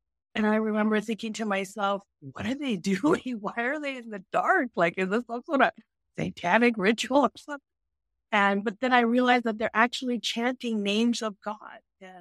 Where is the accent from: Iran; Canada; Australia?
Iran; now in United States; when I came from Iran, I kind of completely disconnected. Like, I want to have nothing to do with almost that country, that religion.